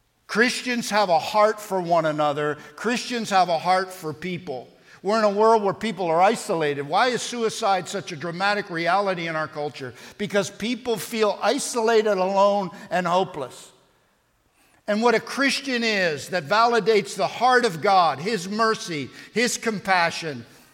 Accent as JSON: {"language": "English", "region": "Pennsylvania", "country": "United States", "tie": "born or raised there", "said": "I grew up outside of Philadelphia."}